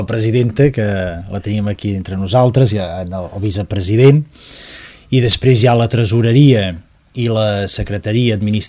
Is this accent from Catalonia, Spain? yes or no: yes; Palamós, Catalonia, Spain; jo mateix sóc de Palamós, i portem els nostres fills aquí a jugar a hockey